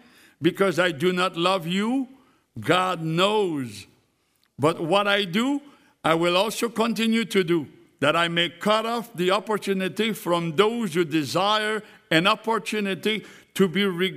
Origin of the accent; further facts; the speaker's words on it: Louisiana, United States; born there; I'm an American, man. I was born in Louisiana.